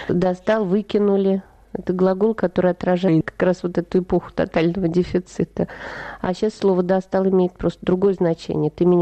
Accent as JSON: {"language": "Russian", "region": "Moscow", "country": "Russia", "said": "Я москвичка, да, так мы скажем."}